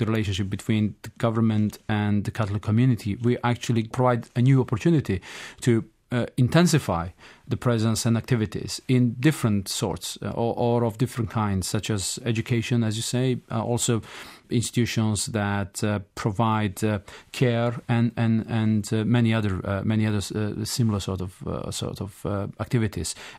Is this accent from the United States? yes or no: no; Bar, Montenegro; English is a second language; my family roots go to my hometown, Bar, which is truly a crossroad. And I grew up, knowing about diversities.